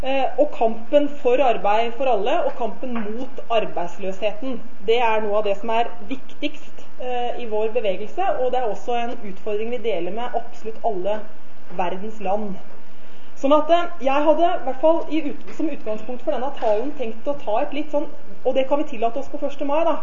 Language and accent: Norwegian; Ådalen, Buskerud, Norway; now in Kongsberg, Norway; jeg vokste jo opp i Ådalen på Ringerike, flyttet til Kongsberg når jeg var 19 år.